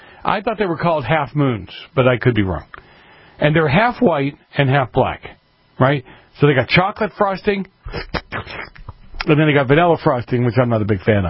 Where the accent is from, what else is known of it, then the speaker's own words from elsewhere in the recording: Boston, Massachusetts, United States; I grew up in Boston.